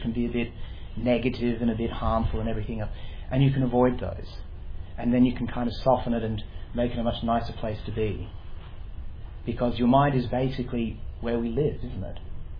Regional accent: Kalamunda, Western Australia, Australia; Well, I'm local. I come from Kalamunda. Mm. So not from a long way away.

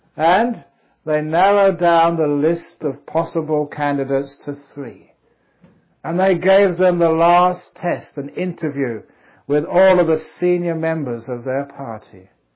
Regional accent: England, United Kingdom; born there; I was born in England

